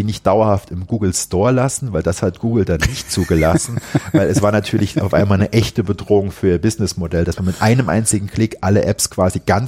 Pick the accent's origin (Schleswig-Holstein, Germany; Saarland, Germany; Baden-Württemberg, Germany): Saarland, Germany; Ich bin in der Tat da groß geworden.